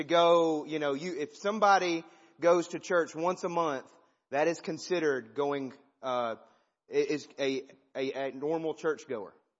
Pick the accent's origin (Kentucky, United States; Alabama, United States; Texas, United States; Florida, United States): Alabama, United States; Decatur; I'm from Decatur, Alabama, not Decatur, Illinois, or Illinois.